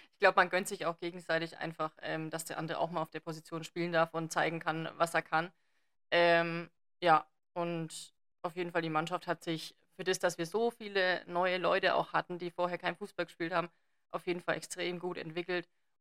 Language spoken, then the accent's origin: German; Neuhaus, Germany; moved away; Ja, also ich komme ja ursprünglich aus Neuhaus. Mittlerweile wohne ich nicht mehr hier.